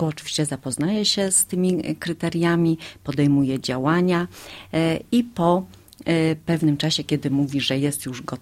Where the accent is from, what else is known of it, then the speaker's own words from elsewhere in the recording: Lower Silesian Voivodeship, Poland; My tu na Dolnym Śląsku to jesteśmy zdolni Ślązacy.